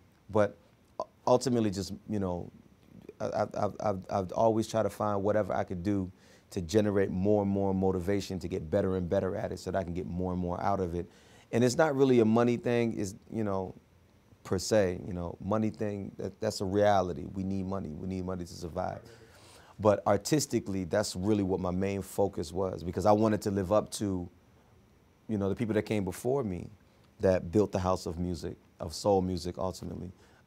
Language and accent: English; Philadelphia, Pennsylvania, United States; born there; I was born in Philadelphia. It's a town full of soulful singers, a whole bunch of MCs, jazz musicians, poets, dancers.